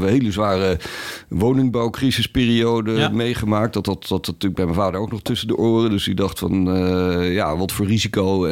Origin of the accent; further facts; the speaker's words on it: Rotterdam, South Holland, Netherlands; now in Amsterdam, Netherlands; Maar ik kwam uit Rotterdam. Ik kom nog steeds uit Rotterdam.